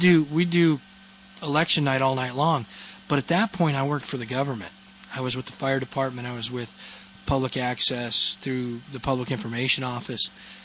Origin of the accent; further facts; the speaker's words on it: South Weymouth, Massachusetts, United States; born there; I was born in South Weymouth, Massachusetts. I was actually born in a taxi on the way to the hospital in South Weymouth, Massachusetts.